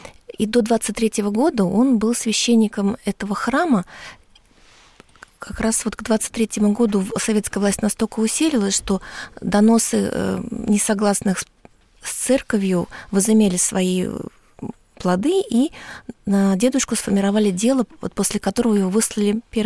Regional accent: Moscow, Russia; Но у нас мы из Кунцевского района церквей действующих не было.

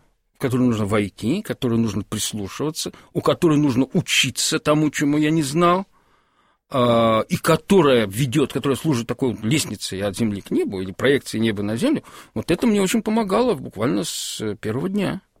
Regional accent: Russia; Все-таки я из России, это первое.

